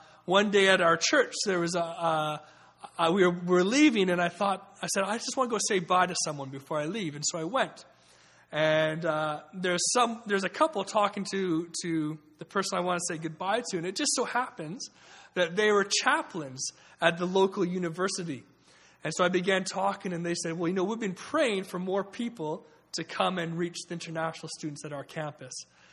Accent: Vancouver, British Columbia, Canada; I said, "Yeah, I am from Canada." She said, "Well, where?" And I said, "Vancouver."

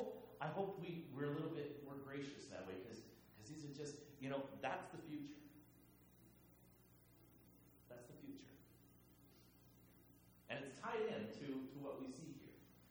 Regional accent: Chile; Where I grew up in South America, in Chile, for years outside of our home, there were no lights out on the streets, and it was very dark always.

